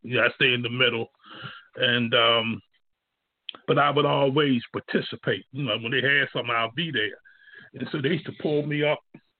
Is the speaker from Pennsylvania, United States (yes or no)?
yes; Pennsylvania, United States; because I told people about the story when I grew up on Bacon, Pennsylvania.